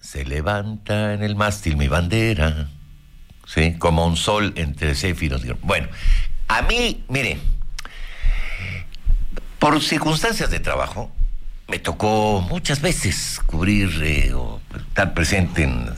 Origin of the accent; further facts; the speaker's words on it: Mexico; La bandera representa todo lo que somos los mexicanos, nuestra identidad, nuestra historia, nuestro sentido de pertenencia.